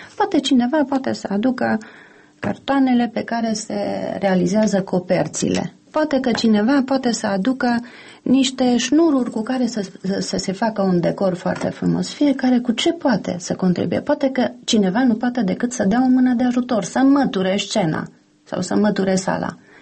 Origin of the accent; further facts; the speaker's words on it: Transylvania, Romania; born there; Iar eu m-am născut în România, în Transilvania